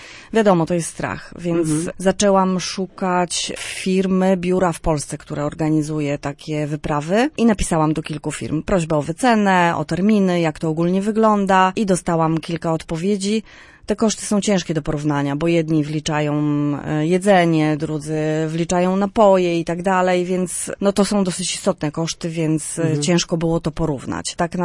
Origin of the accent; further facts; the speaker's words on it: Słupsk, Pomeranian Voivodeship, Poland; also born or lived in Środa Wielkopolska; now in Wejherowo, Poland; Mieszkam obecnie w Wejherowie. Sprostowanie, Słupszczanka nie od urodzenia, bo urodziłam się w Środzie Wielkopolskiej.